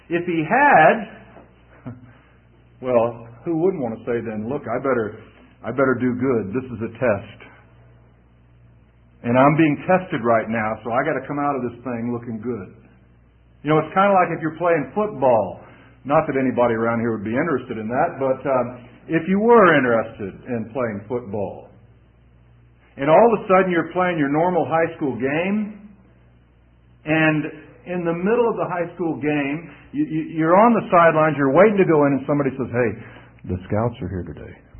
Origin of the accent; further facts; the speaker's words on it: the South, United States; I mean, I was raised in the South.